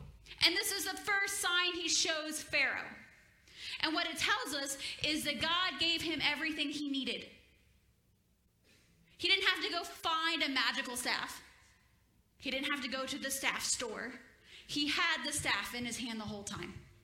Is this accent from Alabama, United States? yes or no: yes; Alabama, United States; I grew up in Alabama. And I grew up playing in the creek.